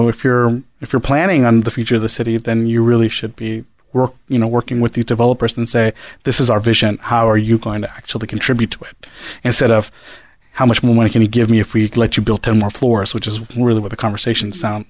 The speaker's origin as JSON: {"language": "English", "town": "San Francisco", "region": "California", "country": "United States", "tie": "born or raised there", "said": "And so I live, you know, in the Mission, right? I grew up in the Mission, and I see what's going on, right?"}